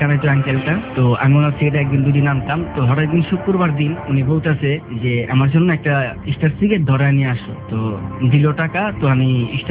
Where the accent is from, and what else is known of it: Dhaka, Dhaka Division, Bangladesh; born or raised there; also born or lived in Chaumuhani